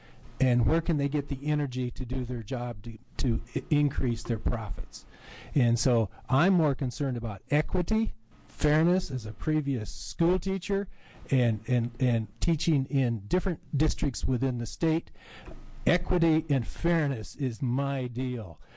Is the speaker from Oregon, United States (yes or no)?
yes; Forest Grove, Oregon, United States; from Forest Grove.